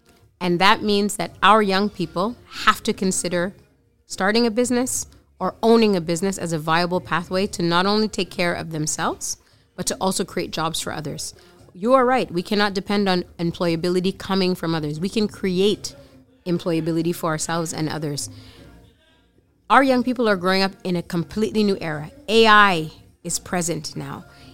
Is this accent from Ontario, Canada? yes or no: no; Montreal, Quebec, Canada; You know, I'm from Montreal, so a lot of Nova Scotians came over to Montreal.